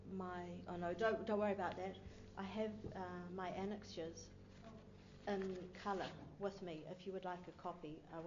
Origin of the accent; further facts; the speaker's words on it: North Island, New Zealand; I am clearly from the North Island and represent the hook part of the equation.